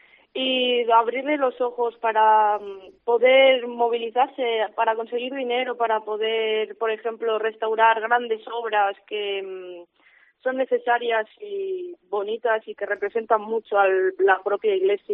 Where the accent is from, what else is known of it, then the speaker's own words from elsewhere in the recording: Palacios, Castile and León, Spain; aparte de mi pueblo, que es Palacios, que tiene un retablo precioso que sale en uno de los libros de Don Gómez Moreno